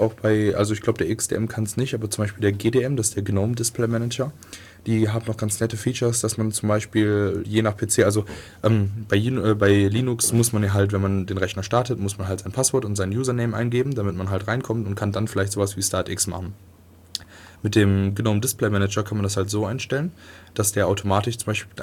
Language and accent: German; Viersen, North Rhine-Westphalia, Germany; die aus meinem kleinen Dorf kommt, wo ich herkomme, im tiefen Nordrhein-Westfalen.